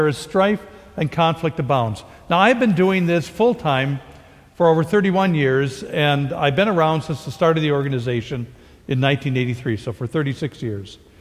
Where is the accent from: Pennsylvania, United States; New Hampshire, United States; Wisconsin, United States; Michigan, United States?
Wisconsin, United States; Lake Geneva; I grew up in Lake Geneva